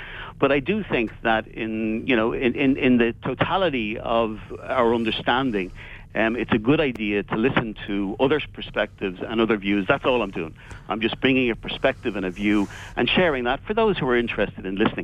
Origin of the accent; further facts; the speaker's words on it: Ireland; I grew up in the Republic of Ireland at a time when we had various restrictions around contraception.